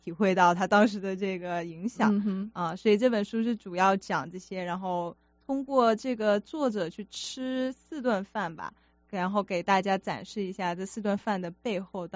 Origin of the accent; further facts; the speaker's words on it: Guangzhou, Guangdong, China; 我是广州人